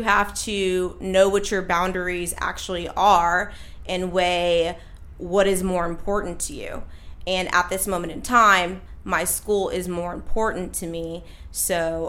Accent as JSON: {"language": "English", "town": "Austin", "region": "Texas", "country": "United States", "said": "I am originally from Texas, Austin, Texas to be specific. The city of music."}